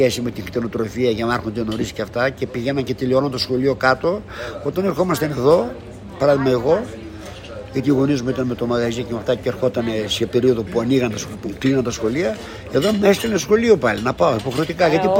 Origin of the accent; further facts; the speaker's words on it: Elassona, Thessaly, Greece; Και όταν ερχόμασταν εδώ, εγώ ήμουν από την Ελασσόνα, ο άλλος ήταν από τον Τύρνεβο.